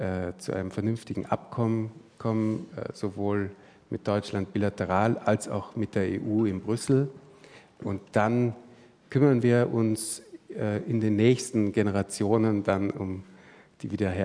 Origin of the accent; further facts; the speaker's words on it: Austria; Ja, ich bin auch in Österreich aufgewachsen und stiften gehen heißt in Österreich Türmen flüchten.